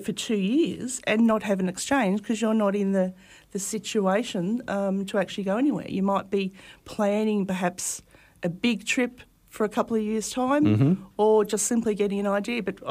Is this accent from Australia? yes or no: yes; Melbourne, Victoria, Australia; We're originally from Melbourne.